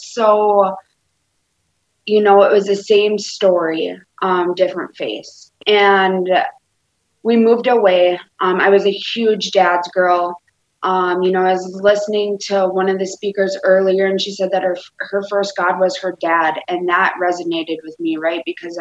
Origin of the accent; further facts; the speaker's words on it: Jamestown, North Dakota, United States; born there; I was born in North Dakota. I was born in Jamestown.